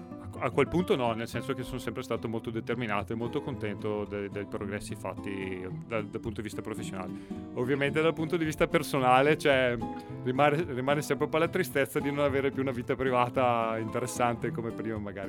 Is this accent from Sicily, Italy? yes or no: no; Bergamo, Lombardy, Italy; Io sono di Bergamo, quindi da me il raviolo, declinato localmente, il tortello